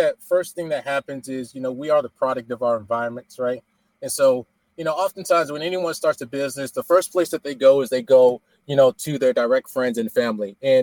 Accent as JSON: {"language": "English", "region": "Florida", "country": "United States", "tie": "born or raised there", "also_born_or_lived": "New Jersey", "said": "And so I was raised in South Florida, born in Jersey."}